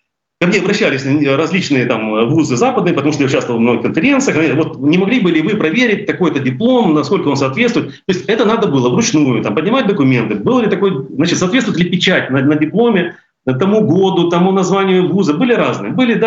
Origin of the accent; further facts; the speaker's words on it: Kyiv, Ukraine; accent: southern Russian; Я понимаю, что, наверное, и меня слышен там, какой-то южно-русский акцент. Да, это слышно было. И нас слышали то, что мы из Киева.